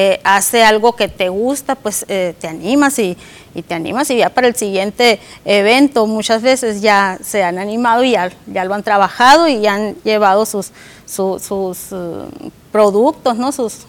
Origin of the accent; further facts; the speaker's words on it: Hermosillo, Sonora, Mexico; venimos de Hermosillo, somos un colectivo que se formó allá.